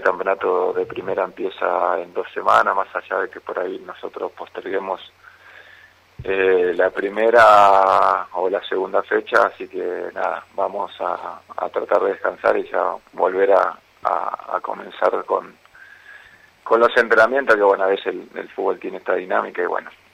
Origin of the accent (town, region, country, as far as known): Posadas, Misiones, Argentina